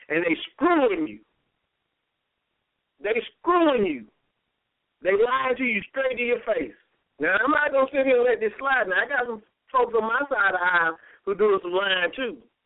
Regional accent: Georgia, United States; I grew up in DeKalb County. I know what the folks look like that work for the county.

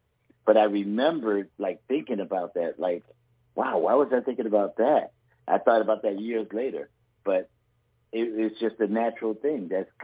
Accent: Philadelphia, Pennsylvania, United States; Well, no, it's just that in Philadelphia, in the city of Philadelphia, on every block, there's musicians.

